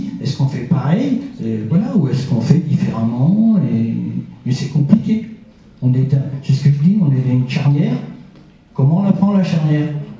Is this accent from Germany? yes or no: no; Breuillet, France; born there; Moi, je suis né à Breuillet, il n'y avait pas de maison entre Breuillet et Lortuge.